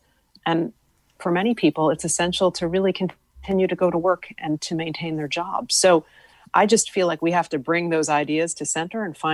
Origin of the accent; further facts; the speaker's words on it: West Hartford, Connecticut, United States; when I was growing up in West Hartford, if I needed to do my nightly schoolwork